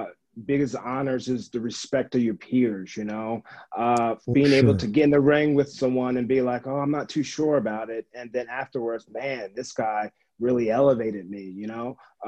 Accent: New Jersey, United States; moved away as an adult; also born or lived in Tampa / Miami; Dirty Jersey. I love it, man. I didn't move out till I got signed in 2009. And then I moved from Jersey to Tampa, Tampa to Miami. I lived in Miami for many years

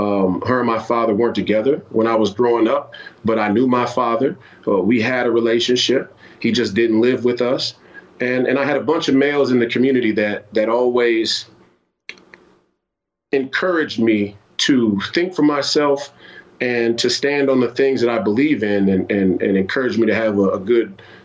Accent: Twin Cities, Minnesota, United States; You know, I grew up here in the Twin Cities to a blue-collar community.

